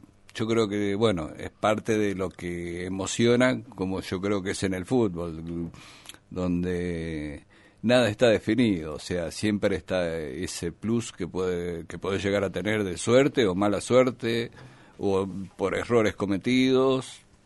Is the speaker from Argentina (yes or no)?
yes; Argentina; Somos los argentinos, sabemos de todo, somos economistas.